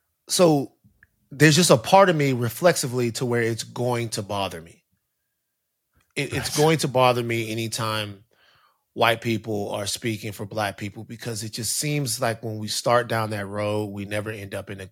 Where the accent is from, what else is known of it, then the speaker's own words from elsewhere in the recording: Louisiana, United States; I'm from South Louisiana, and my introduction to America was through disparity.